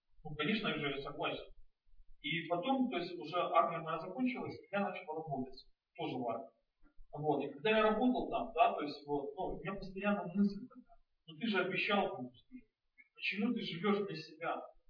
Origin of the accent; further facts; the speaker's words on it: Belarus; я приехал из Беларуси